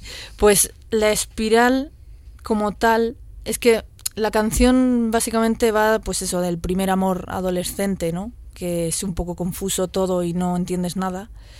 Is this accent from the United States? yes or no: no; Argentina; also born or lived in Madrid, Spain; now in Barakaldo, Spain; como soy de Argentina, pero también de Madrid y ahora vivo en Baracaldo, pues es como que nunca al final pertenezco a ningún sitio